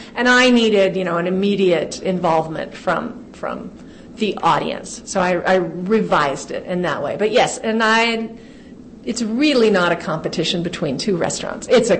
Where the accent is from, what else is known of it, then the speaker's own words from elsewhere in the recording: Texas, United States; also born or lived in Kansas; And I grew up, I was born in Texas, although I went to high school in Kansas. And my parents lived in Texas when I was young, and I grew up going back and forth to Pittsburgh and Frontenac to see my family.